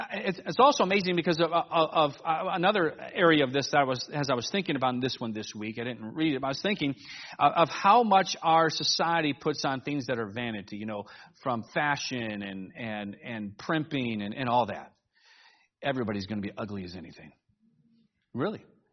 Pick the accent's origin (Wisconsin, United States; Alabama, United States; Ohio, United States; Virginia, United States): Ohio, United States; Cleveland; I grew up in Cleveland, Ohio, and so we did not exactly have an ocean.